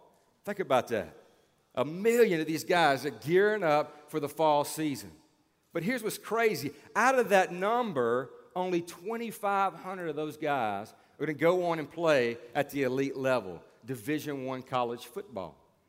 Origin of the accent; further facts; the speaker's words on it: Baton Rouge, Louisiana, United States; And this past week, I had the opportunity to be back in Baton Rouge, my hometown where I grew up